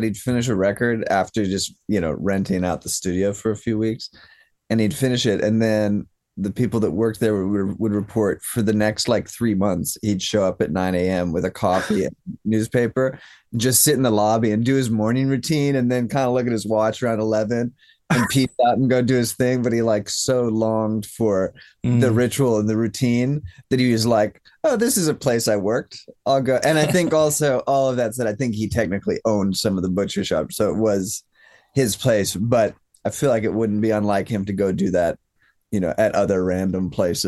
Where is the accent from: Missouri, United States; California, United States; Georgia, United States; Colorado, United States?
California, United States; Los Angeles; We have a recording studio in Los Angeles, California, where we both come from.